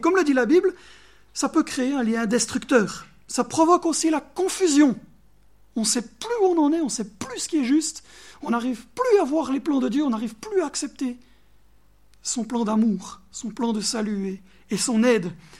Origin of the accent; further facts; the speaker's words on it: Cameroon; born there; Je suis né au Cameroun, mes parents ont vécu au Cameroun